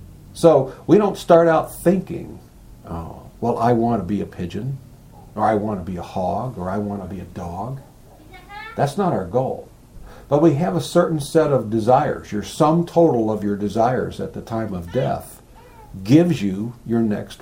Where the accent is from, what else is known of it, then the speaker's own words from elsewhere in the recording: United States; I'm thinking, I'm this, I'm that, I'm an American, I'm a boy, I play baseball